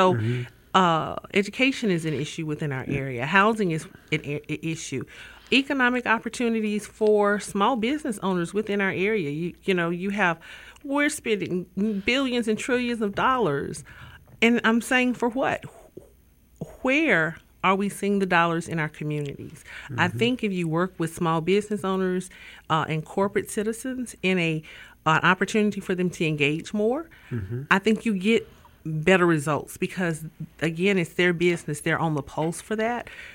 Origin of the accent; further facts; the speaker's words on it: McIntosh, Alabama, United States; And I'm actually from District 2. I live in Washington County. I'm from McIntosh, Alabama.